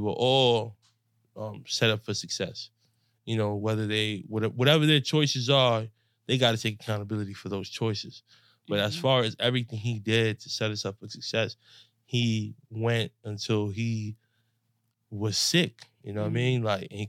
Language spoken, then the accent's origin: English; Bronx, New York, United States; I'm coming from the Bronx. Mm-hmm. I'm the majority over there. Like, everything is black and brown where I'm from.